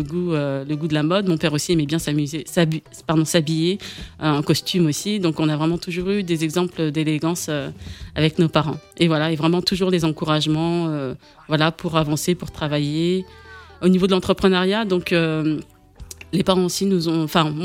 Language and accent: French; Champigny-sur-Marne, Île-de-France, France; also born or lived in Paris; Je suis née en France, à Paris, dans le 20e arrondissement. Ensuite, j'ai grandi à Champigny-sur-Marne. Voilà, une bonne partie de ma vie jusqu'à ce que je me marie et que j'habite après, que je retourne à Paris.